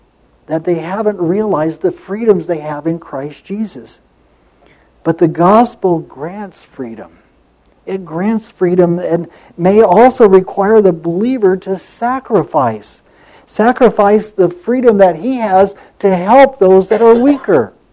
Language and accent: English; Las Vegas, Nevada, United States; I grew up here in Las Vegas. I moved here when I was 9. I grew up in Las Vegas.